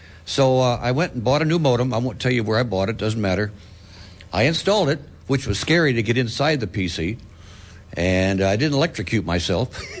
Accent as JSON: {"language": "English", "town": "Scotts Valley", "region": "California", "country": "United States", "said": "I'm from Scotts Valley"}